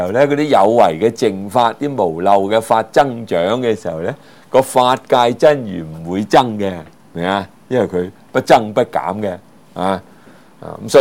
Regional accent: China; 其實我哋中國人講咩啊？性本善啊嘛

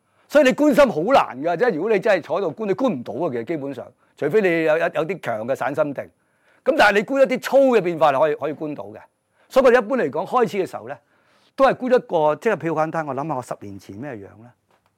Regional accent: China; 即係我哋中國人唔中意繁瑣嘅

